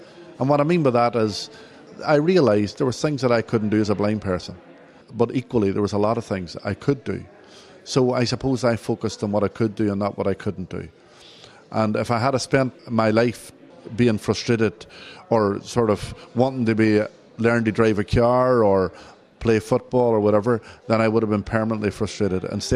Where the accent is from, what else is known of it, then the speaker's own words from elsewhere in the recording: Derry, Northern Ireland, United Kingdom; Well, I come from Derry in Northern Ireland, and in the early 70s, Derry was at the epicentre of the conflict there. And where I lived in the Craigan Estate